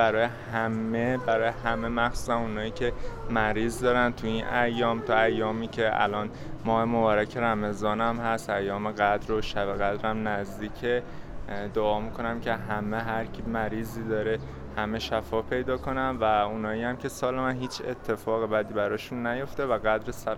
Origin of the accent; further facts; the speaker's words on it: Isfahan, Iran; از اصفهان اومدیم.